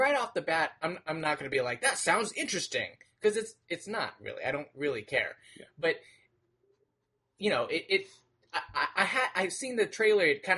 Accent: Las Vegas, Nevada, United States; I'm born and raised in Las Vegas.

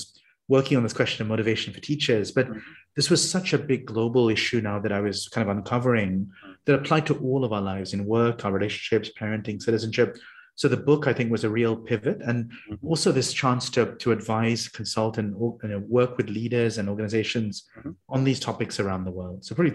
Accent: Saudi Arabia; also born or lived in United Kingdom; really growing up, I grew up in Saudi Arabia as a kid

